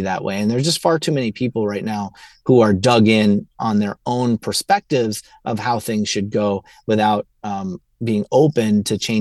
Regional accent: Queens, New York, United States; I'm from Queens. I grew up 2 miles from the stadium. I could see the glow of the lights from my house.

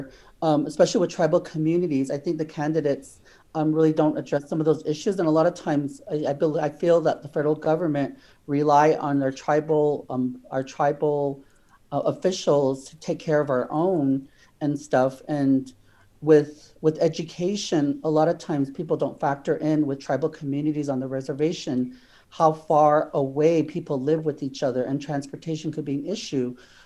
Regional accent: Navajo Nation, United States; Like, I come from the Navajo Nation, and we have a ban on gay marriage.

